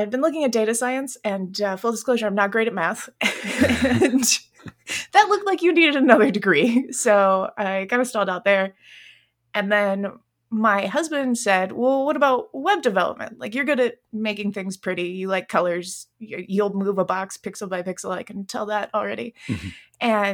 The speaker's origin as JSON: {"language": "English", "town": "Atlanta", "region": "Georgia", "country": "United States", "said": "And on that note … I'm from Atlanta."}